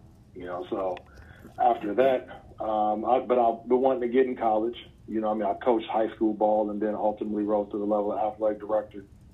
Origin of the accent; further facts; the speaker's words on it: Youngstown, Ohio, United States; But I'm originally from Youngstown, Ohio. That's where I grew up and everything.